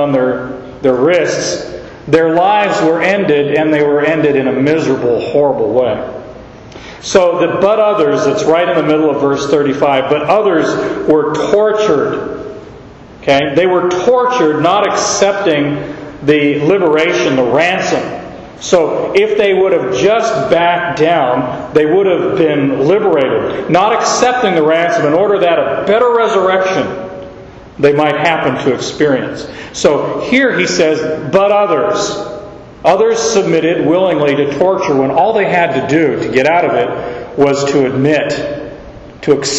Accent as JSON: {"language": "English", "country": "United States", "said": "As an American, we believe that because God is on our side, we're going to win."}